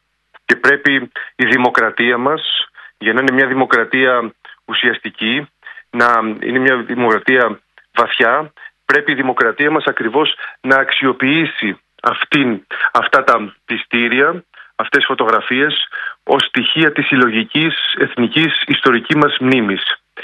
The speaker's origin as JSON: {"language": "Greek", "town": "Kalamata", "region": "Peloponnese", "country": "Greece", "said": "στην ιδιαίτερη πατρίδα μου, στην Καλαμάτα"}